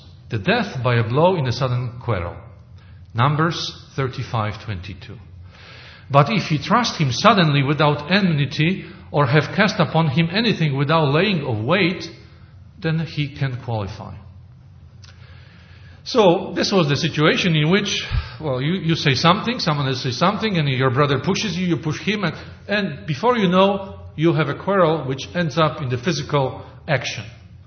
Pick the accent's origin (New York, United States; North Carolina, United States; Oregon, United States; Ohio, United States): Oregon, United States; Well, you know, I am from Oregon, and we cut lots of wood